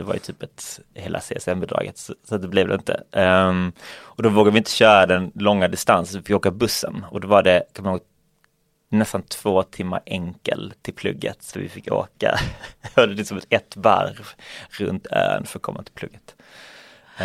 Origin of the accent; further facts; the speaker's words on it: Malmö, Skåne, Sweden; jag är från Malmö.